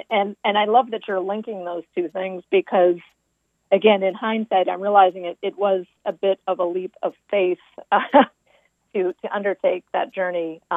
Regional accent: Quincy, Massachusetts, United States; Well, I grew up not far from where I live now, just a little further towards Boston in the town of Quincy.

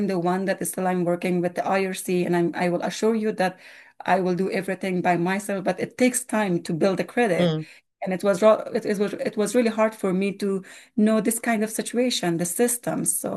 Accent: Afghanistan; Then I was saying, I'm from Afghanistan.

